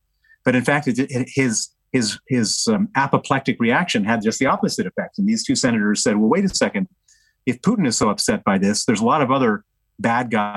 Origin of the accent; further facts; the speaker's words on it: Australia; as an Australian.